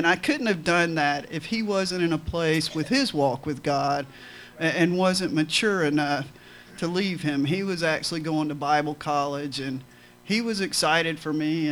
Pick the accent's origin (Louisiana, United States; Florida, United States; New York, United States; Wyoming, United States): Florida, United States; Pensacola; I'm from Pensacola.